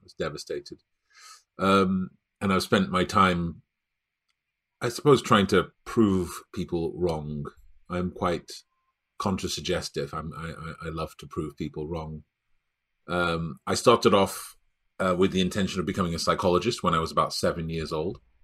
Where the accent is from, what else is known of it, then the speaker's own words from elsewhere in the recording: Stockport, North West England, United Kingdom; I grew up in Stockport, north of England, near Manchester.